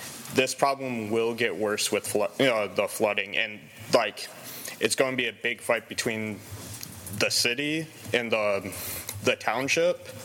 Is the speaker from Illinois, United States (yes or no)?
no; East Lansing, Michigan, United States; I'm actually from East Lansing, but I'm living with my parents for the moment.